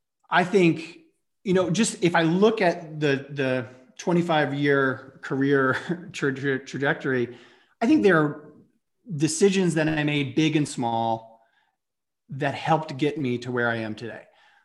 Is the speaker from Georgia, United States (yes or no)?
yes; Atlanta, Georgia, United States; as I said, I grew up in Atlanta